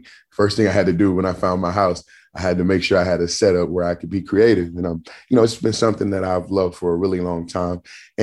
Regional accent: Jasper, Texas, United States; now in Atlanta, United States; he also has roots back in Louisiana, which is not very far from my hometown in Jasper.

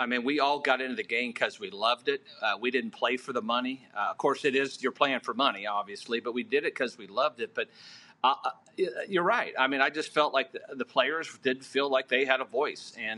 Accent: Indiana, United States; moved away as an adult; now in Mississippi, United States; Now, I grew up in Indiana. And was raised there, you know, up until I went to college. But I've lived in Mississippi over half of my life.

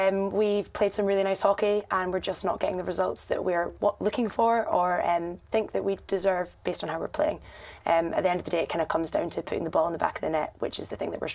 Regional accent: Scotland, United Kingdom; So I am from Scotland, you might have guessed by the accent. I went to university in Durham

